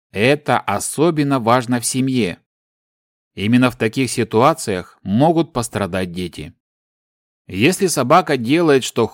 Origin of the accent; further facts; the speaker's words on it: Yerevan, Armenia; Я родился и вырос в Ереване.